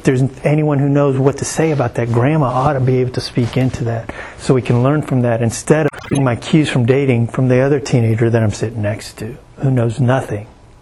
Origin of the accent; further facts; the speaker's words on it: Houston, Texas, United States; I remember growing up in Houston in high school